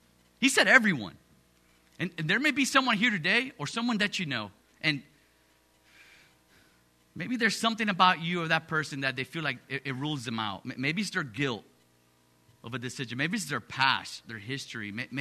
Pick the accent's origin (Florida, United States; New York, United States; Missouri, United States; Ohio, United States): Florida, United States; Miami; also born or lived in Dominican Republic; I was born in the Dominican Republic, raised in Miami, Florida.